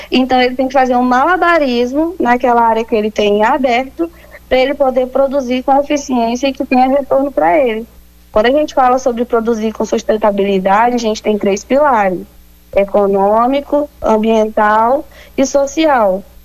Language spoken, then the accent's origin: Portuguese; Acre, Brazil; que é a Amazônia mais no Ocidente que tem, é nós que somos do Acre